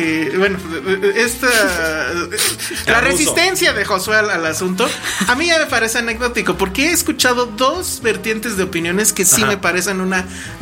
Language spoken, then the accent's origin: Spanish; Mexico; Tú, ni yo, ni Penny somos México. Somos parte de México.